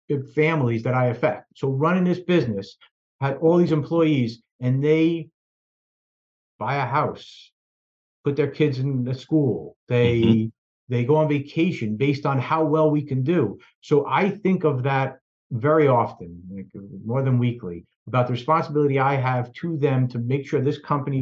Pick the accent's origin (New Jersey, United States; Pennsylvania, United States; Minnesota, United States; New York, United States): New Jersey, United States; Ridgefield Park; my grandparents all came over from Italy, right? And so I get really neat stories and I grew up in Richfield Park in Bergen County, right?